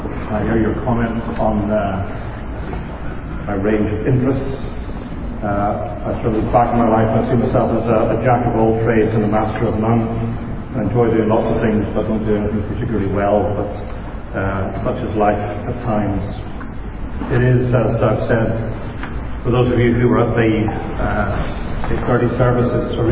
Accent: Ireland; I grew up in Ireland and spent all those years.

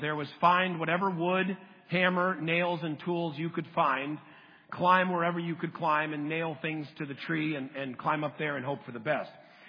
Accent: Connecticut, United States; I grew up in Connecticut, was climb trees. We had pine trees all over the place, the good sappy ones.

